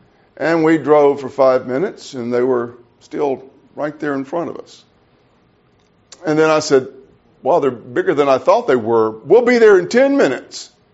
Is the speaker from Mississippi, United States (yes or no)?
yes; Mississippi, United States; I'm from Mississippi. And Mississippi is flat, very flat.